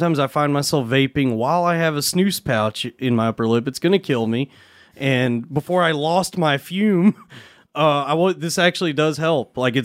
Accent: the South, United States; Yeah, when I was growing up in the South

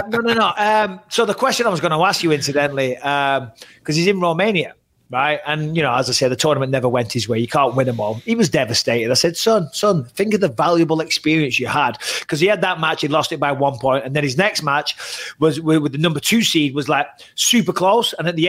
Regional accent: England, United Kingdom; I'm English. We don't wrestle unless you're a bit of a weirdo.

